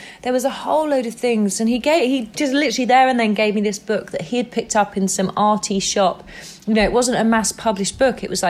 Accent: England, United Kingdom; I'm from England and I am privileged and protected to be

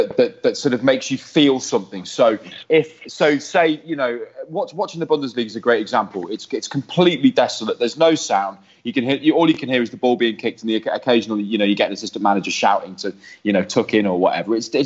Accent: Midlands, United Kingdom; I come from the Midlands myself.

